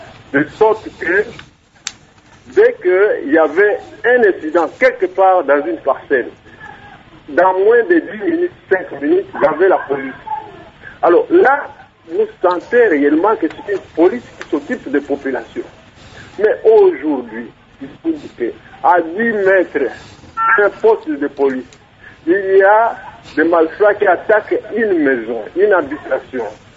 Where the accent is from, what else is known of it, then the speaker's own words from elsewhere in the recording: Kinshasa, DR Congo; on a vécu, on a grandi à Kinshasa